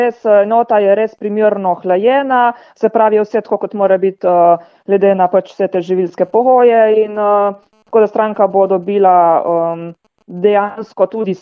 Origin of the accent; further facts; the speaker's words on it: Ustje, Gorizia, Slovenia; nosilka dopolnilne dejavnosti na kmetiji. Prihajam iz Usti pri Ajdovščini.